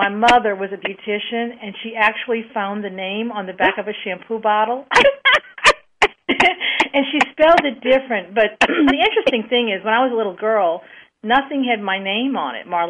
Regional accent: New Orleans, Louisiana, United States; now in Mandeville, United States; I'm born and raised in New Orleans. I live in a town called Mandeville on the North Shore. We have a Lake Pontchartrain that divides New Orleans and Mandeville. And I moved over here over 35 years ago, and I love it.

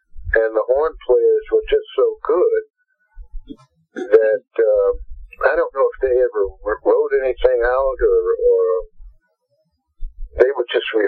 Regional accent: Inkster, Michigan, United States; also born or lived in Detroit; And I was born in Detroit, but we moved from Detroit to the suburbs, which is Inkster near Dearborn.

